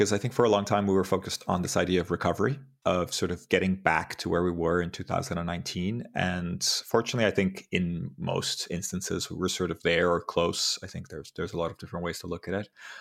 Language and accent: English; Portugal; I'm from Portugal originally, and the music industry in Portugal is tiny.